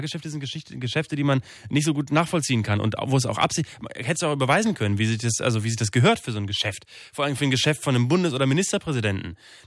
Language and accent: German; Bremen, Germany; Ich bin aus Bremen. Ich bin aus Bremen. Tut mir leid, ich bin nicht aus Hamburg.